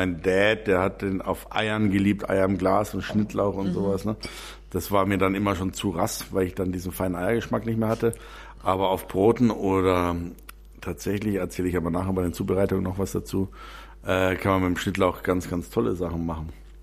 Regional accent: Austria; Aber wenn er dann 3-4 Jahre im Bauernhaus bei uns in Österreich, da ist er seit 20 Jahren, wächst er total verholzt.

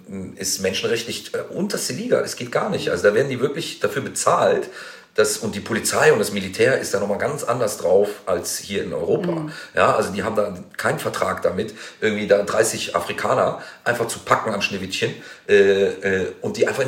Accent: Tunisia; also born or lived in Germany; Einerseits denke ich mir ganz eigennützig so als Tunesier, also Deutsch-Tunesier, aber ich bin halt Deutscher und Tunesier und beides.

